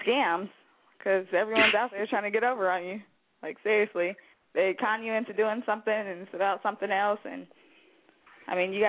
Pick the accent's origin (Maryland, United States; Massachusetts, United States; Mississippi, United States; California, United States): California, United States; Sacramento; I'm from Sactown.